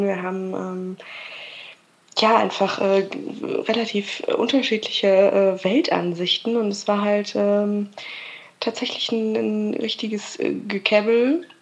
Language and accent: German; Münster, North Rhine-Westphalia, Germany; ich komme aus Münster